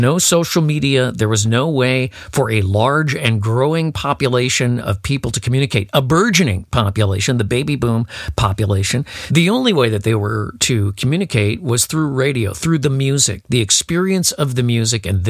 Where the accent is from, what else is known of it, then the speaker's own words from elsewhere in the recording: Chicago, Illinois, United States; I grew up in Chicago. For us, it was WLS and WCFL.